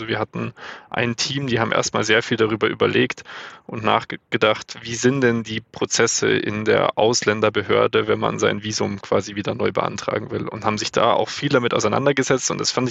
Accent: Pfaffenhofen, Bavaria, Germany; also meine Heimatstadt Pfaffenhofen

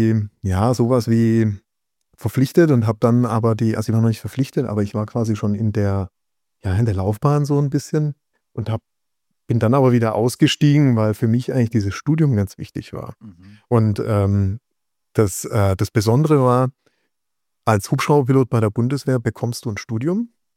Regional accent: Heilbronn, Baden-Württemberg, Germany; weil ich da aufgewachsen bin in der Gegend

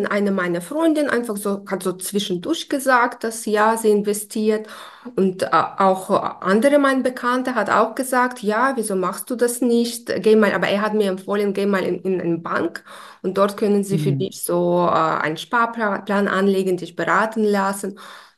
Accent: Ukraine; German is a second language; now in Germany; Ich komme aus der Ukraine, ich wohne aber schon seit 10 Jahren in Deutschland.

